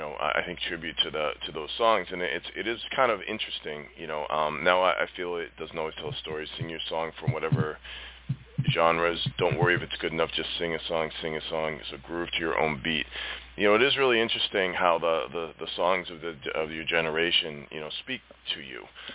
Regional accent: Boston, Massachusetts, United States; I want to represent Yo since I'm from Boston.

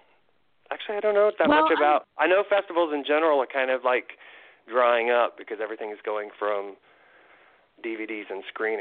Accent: Indiana, United States; You know, I grew up in Indiana. Before even the internet, so I feel you.

